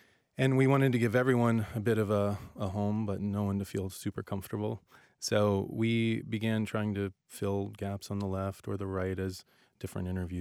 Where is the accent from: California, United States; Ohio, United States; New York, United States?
Ohio, United States; Columbus; the producer and I, Chad Monin, we're both from Columbus.